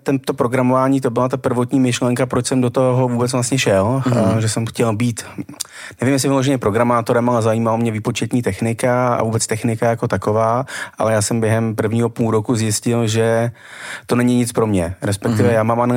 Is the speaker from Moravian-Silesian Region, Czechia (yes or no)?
no; Český Brod, Central Bohemian Region, Czechia; also born or lived in Prague; strávil vlastně až do studování vysoké školy a pak jsem se přestěhoval do Prahy. Takže vlastně jsem narozený v Praze, ale celou dobu jsem bydlel a žil v Českém Brodě. Takže když jsem potřeboval, tak jsem ukázal narozen v Praze, ale když jsem potřeboval zase jinak, takže spíš středočech.